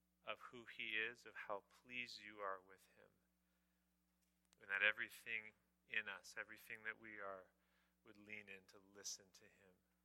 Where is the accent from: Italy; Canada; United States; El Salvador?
Canada; I'm Canadian.